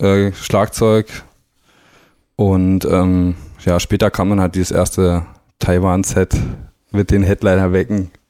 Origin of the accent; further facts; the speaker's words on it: Teltow, Brandenburg, Germany; also born or lived in Berlin; now in Düsseldorf, Germany; ursprünglich also bin ich gebürtiger Berliner, Ostberliner, bin aber sozusagen an der Berliner Stadtgrenze in Brandenburg, also heutzutage Land Brandenburg, groß geworden, in Teltow.